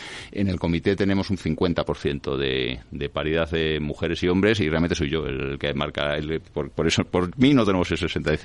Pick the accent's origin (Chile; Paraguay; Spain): Spain; soy ciudadano español